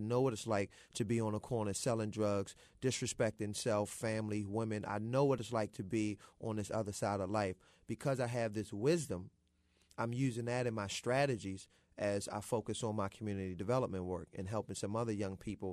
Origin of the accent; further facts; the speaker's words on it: Baltimore, Maryland, United States; That's an interesting journey, because … was a young boy who was confused on the streets of Baltimore, raised by a very strong woman